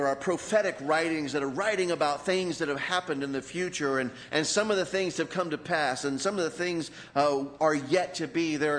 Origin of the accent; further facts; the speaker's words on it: Florida, United States; I was raised in the Tampa Bay area. And not only was I raised there, but my parents were raised there. My grandparents, my great-grandparents, my great-great-grandparents. About six generations going back